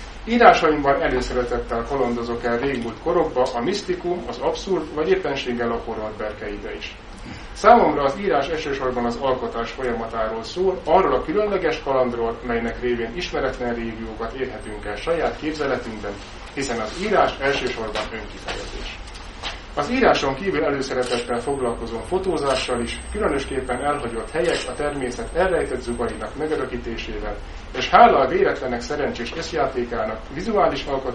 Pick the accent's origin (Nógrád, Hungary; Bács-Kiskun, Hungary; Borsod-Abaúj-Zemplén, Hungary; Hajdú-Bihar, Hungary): Nógrád, Hungary; Rétság; also born or lived in Salgótarján / Balassagyarmat / Budapest; 1987. július 21-én születtem Salgótarjánban, iskoláimat Rétságon, Balassagyarmaton, majd később Budapesten végeztem.